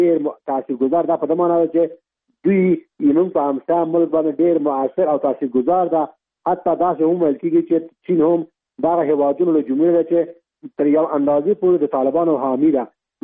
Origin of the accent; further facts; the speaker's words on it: Afghanistan; مونږ ټول افغانان یو، د دې وطن بچیانو، دا وطن په مونږ حق لري.